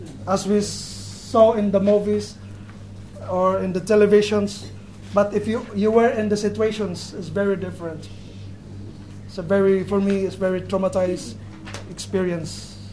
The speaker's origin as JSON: {"language": "English", "region": "Mindanao", "country": "Philippines", "said": "I came from the Philippines, from southern Philippines, where the conflict is going on in Mindanao."}